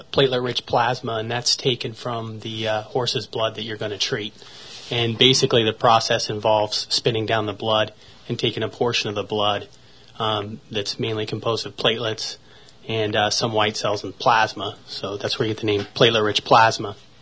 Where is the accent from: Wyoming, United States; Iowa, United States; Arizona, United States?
Wyoming, United States; I grew up in Wyoming.